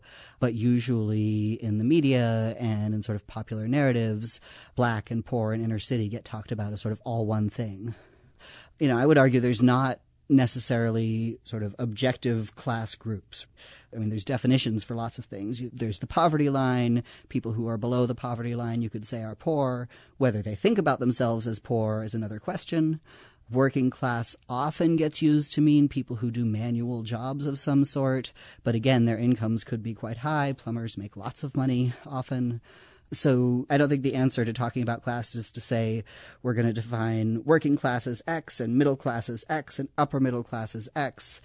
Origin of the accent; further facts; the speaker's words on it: Seattle, Washington, United States; there was a little clump of people where I grew up in Seattle who were all interested in revolution and so on